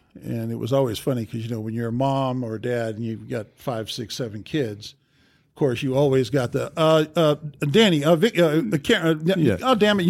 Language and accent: English; California, United States; He was from New Jersey and I was from California, two opposite ends of the country.